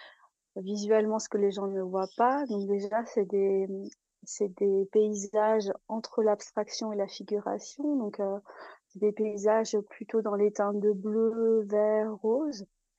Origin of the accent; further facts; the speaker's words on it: Provence-Alpes-Côte d'Azur, France; born there; j'ai été amenée à travailler là où je suis née, donc dans les Hautes-Alpes